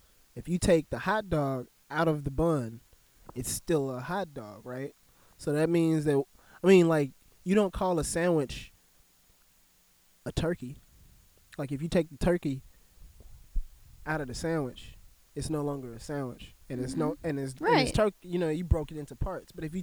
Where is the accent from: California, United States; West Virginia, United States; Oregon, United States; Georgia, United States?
California, United States; born there; I'm going to be talking like I'm from California for the longest. Even though I was born there, I was not conscious enough to know anything about that life.